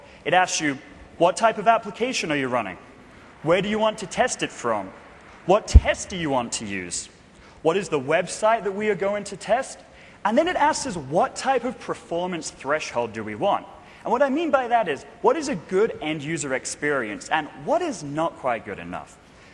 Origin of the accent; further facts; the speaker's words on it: Seattle, Washington, United States; Now, being that I come from Seattle, I am, of course, selling coffee.